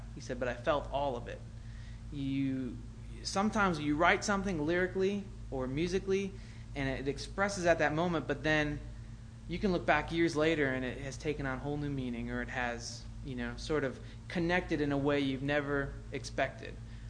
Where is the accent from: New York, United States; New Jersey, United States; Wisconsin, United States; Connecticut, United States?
Wisconsin, United States; I wasn't raised on jazz. I'm from Wisconsin, so I was raised on like polka and all the German European stuff.